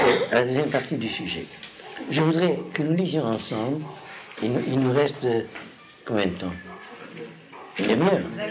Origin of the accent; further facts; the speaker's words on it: Algeria; Je me rappelle mon enfance en Algérie, là c'est encore plus significatif, parce que nous étions une communauté qui sortait de la ville arabe.